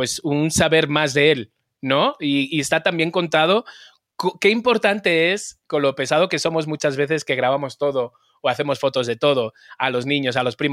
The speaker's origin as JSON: {"language": "Spanish", "country": "Mexico", "said": "yo sí me vería como buen mexicano"}